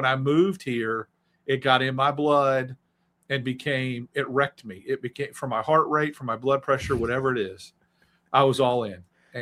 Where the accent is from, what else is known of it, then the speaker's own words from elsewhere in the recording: Arizona, United States; I grew up in Arizona, and I have a ton of family that live in Montgomery, and that were Auburn.